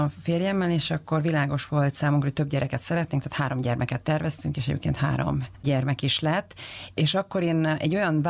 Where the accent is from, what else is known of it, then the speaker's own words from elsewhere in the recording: Újfalu, Hajdú-Bihar, Hungary; én vidéki vagyok, mert egy újfalui, Hajdú-Bihari